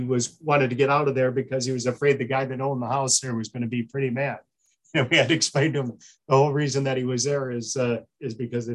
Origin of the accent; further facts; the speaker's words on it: Madison, Wisconsin, United States; I grew up in Madison, Wisconsin, and that's what a lot of the water works did there